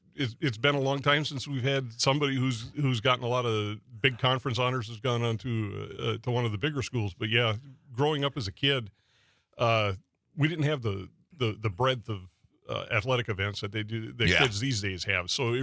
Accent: Norway, Michigan, United States; No, I'm originally from Norway. I only live about, I grew up about four blocks away from the Norway-Vulcan line.

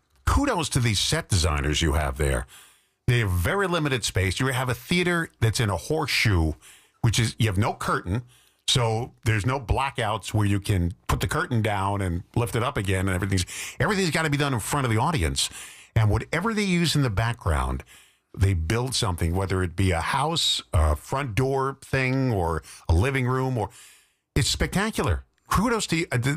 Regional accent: New York City, New York, United States; I mean, I grew up in New York City going to Broadway shows.

